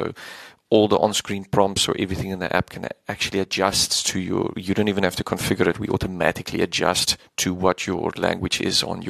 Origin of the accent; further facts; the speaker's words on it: South Africa; because we're born and bred in South Africa.